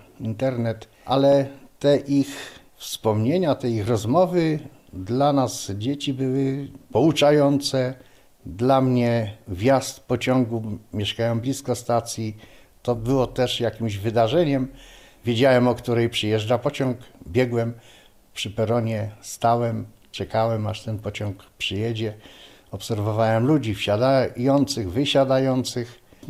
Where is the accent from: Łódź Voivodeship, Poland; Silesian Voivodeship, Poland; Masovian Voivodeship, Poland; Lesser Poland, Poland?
Łódź Voivodeship, Poland; Karsznice; Ja urodziłem się w Karsznicach, na osiedlu kolejowym. Od dzieciństwa, powiedzmy, zżyty bardzo z ludźmi, którzy mnie otaczali